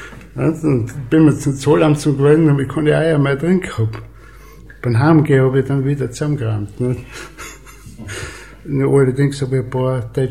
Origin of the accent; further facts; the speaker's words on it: Austria; Salz ist interessanterweise in Jugoslawien billiger gewesen als wir bei uns in Österreich.